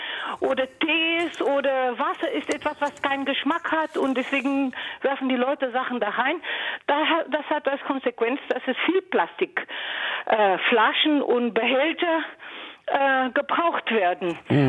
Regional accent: Portugal; German is a second language; now in Germany; ich stamme aus Portugal, mein Mann ist Deutscher, deswegen bin ich hier.

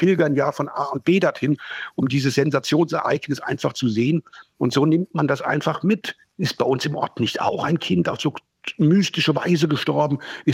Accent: Schmalkalden, Thuringia, Germany; Vielleicht mal ein Beispiel aus meiner Heimatregion, aus Schmalkalden.

